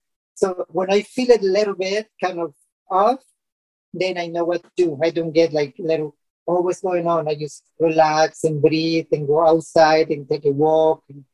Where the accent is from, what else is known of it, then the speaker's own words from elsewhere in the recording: Colombia; I'm originally from Colombia, so I was planning to go to Colombia.